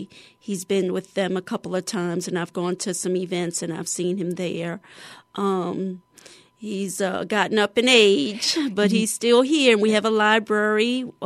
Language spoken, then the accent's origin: English; Lauraville, United States; Yes, I'm from Lauraville.